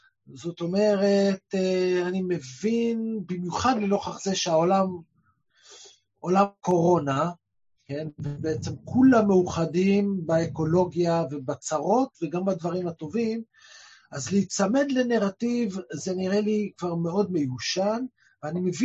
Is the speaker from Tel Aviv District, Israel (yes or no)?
no; Jerusalem, Jerusalem District, Israel; גדלתי במין איזושהי הוויה ירושלמית, אפשר לקרוא לה קורדית, מזרחית, סורית